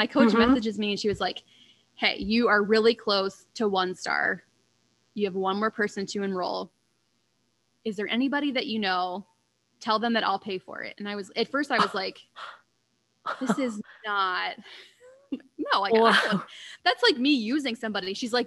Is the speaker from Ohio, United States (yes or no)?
yes; Ohio, United States; so I'm from Ohio and she's from Michigan, probably like 3 or 4 hours away from me.